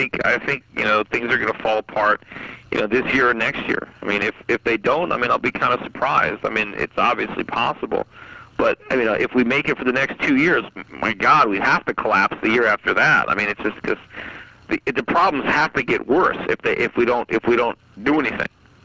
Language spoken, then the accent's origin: English; United States; I mean, my kid's American. I am an American.